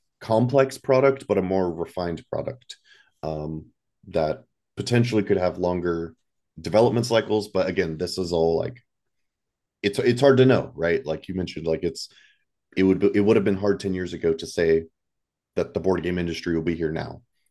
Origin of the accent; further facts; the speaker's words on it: Germany; now in United States; I grew up in Germany. My parents were in the military, so I'm used to kind of being moved